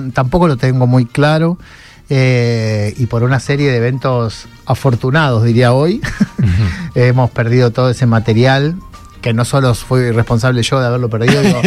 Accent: Gálvez, Santa Fe, Argentina; now in Rosario, Argentina; cómo yo me vine de Galvez a Rosario

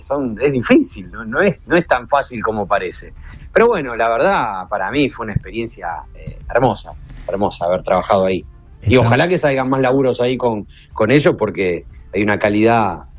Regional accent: Rosario, Santa Fe, Argentina; Yo creo que es que esto es algo que nos tenemos que nosotros, como rosarinos, poner a pensar.

